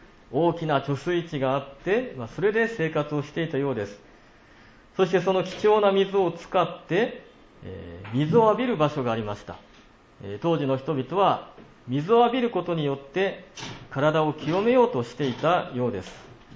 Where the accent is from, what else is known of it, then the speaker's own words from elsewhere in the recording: Yamagata, Japan; 私のふるさとの山形でもイナゴを 食べます、